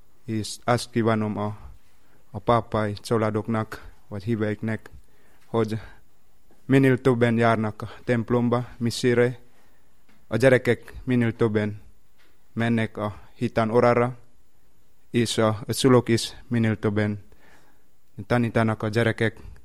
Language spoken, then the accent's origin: Hungarian; Indonesia; Hungarian is a second language; now in Hungary; Indonéziából származom … 2015 óta vagyok itt Magyarországon